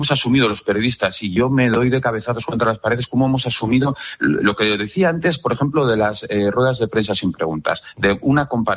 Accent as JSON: {"language": "Spanish", "town": "León", "region": "Castile and León", "country": "Spain", "said": "y yo, como leonés y como cazurro que soy, soy muy insistente."}